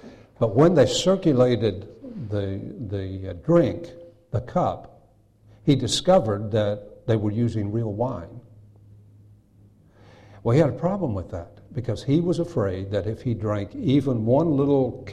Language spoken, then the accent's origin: English; West Virginia, United States; I came originally from West Virginia. I was born and raised there.